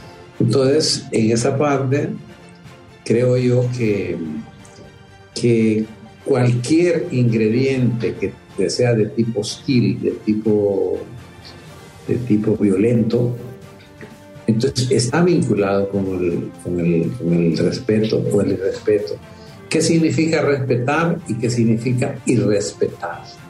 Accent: Honduras; sobre todo nosotros como hondureños

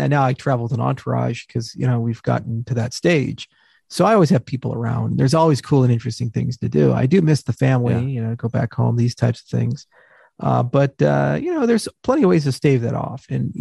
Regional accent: Hawaii, United States; I grew up in Hawaii. So it was always nice to like compare my island to their island

